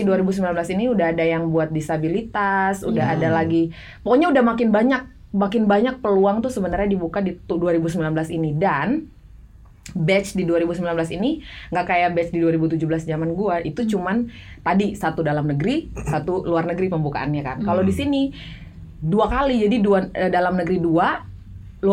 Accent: Siau, North Sulawesi, Indonesia; karena gue dari Siau, dari Sulawesi Utara

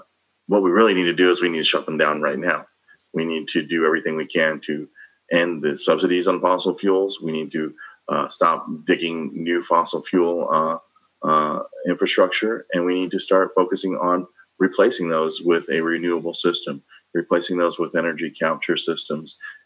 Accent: St. Louis, Missouri, United States; also born or lived in South Korea; having been born in Korea, growing up in St. Louis, I was very conscious of a greater world than just the place that I grew up.

